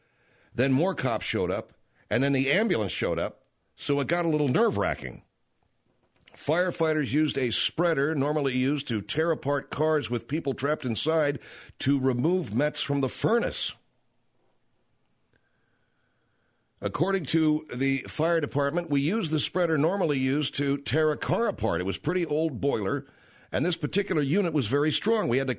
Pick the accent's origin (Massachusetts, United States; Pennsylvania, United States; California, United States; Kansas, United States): California, United States; I grew up and live in California. We just don't have those.